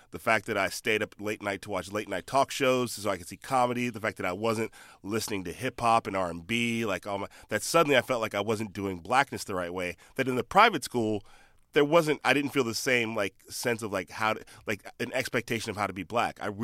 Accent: California, United States; where are you from? And I go, the Bay Area.

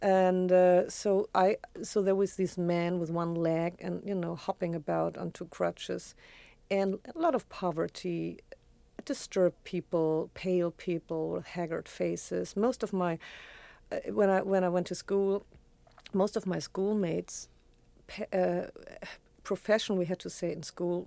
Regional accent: Hamburg, Germany; I was born in Hamburg in 1946, which is, of course, a classic year.

